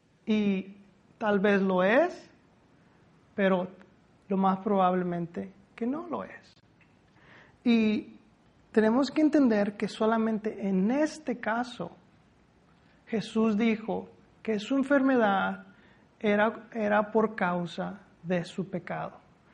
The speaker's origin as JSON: {"language": "Spanish", "region": "Michoacán", "country": "Mexico", "said": "Yo soy de Michoacán y yo me imagino un lecho como un petate."}